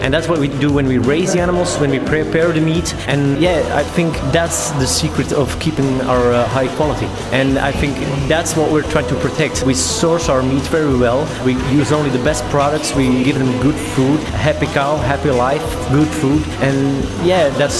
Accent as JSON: {"language": "English", "town": "Brussels", "region": "Brussels-Capital Region", "country": "Belgium", "tie": "born or raised there", "said": "I'm an artisan butcher from Sint-Isbald-Kokseide and my hometown Brussels also."}